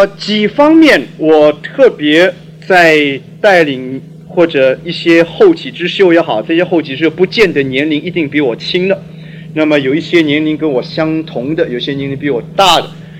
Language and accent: Chinese; China; 我们中国人大概受中国宗教的这个传统的影响